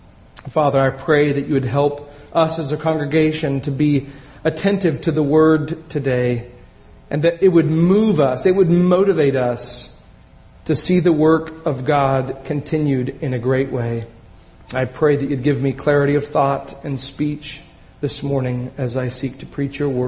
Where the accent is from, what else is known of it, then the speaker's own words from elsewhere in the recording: Astoria, Oregon, United States; I've grown up my entire life in the Pacific Northwest. I love to share about my hometown of Astoria, Oregon